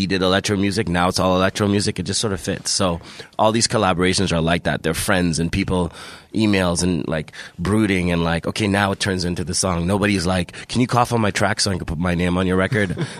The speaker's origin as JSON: {"language": "English", "town": "Toronto", "region": "Ontario", "country": "Canada", "said": "especially being such a Canadian Toronto dude, city hip hop"}